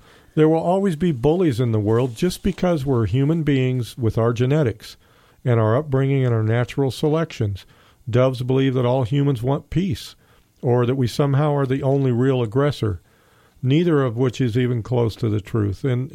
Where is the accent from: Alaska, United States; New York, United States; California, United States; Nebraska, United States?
California, United States; Los Angeles; Maybe because I grew up in South Central Los Angeles, maybe I understand people like that.